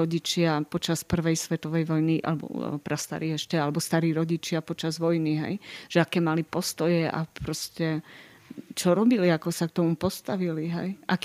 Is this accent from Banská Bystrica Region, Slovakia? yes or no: no; Kapušany, Prešov Region, Slovakia; pochádzam z Kapušien pri Prešove.